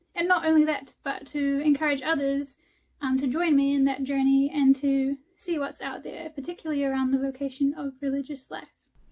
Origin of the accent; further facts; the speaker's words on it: Wellington, New Zealand; I am 23 from Wellington, New Zealand.